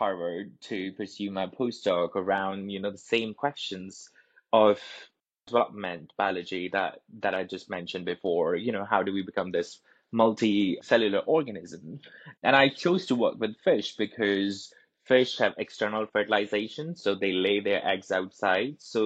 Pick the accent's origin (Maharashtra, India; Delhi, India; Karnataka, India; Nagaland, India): Delhi, India; New Delhi; My pronouns are he, him, / his. I am originally from New Delhi, India, which is where I grew up.